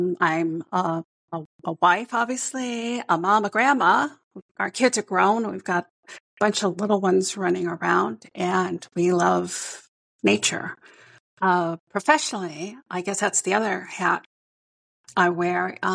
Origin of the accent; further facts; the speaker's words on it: Indiana, United States; moved away as an adult; also born or lived in British Columbia; I was born and raised in Indiana, and actually I'm a dual citizen. I'm a Canadian and a U.S. citizen. Lived here until my early 20s, and then found my way actually to Western Canada, the beautiful province of British Columbia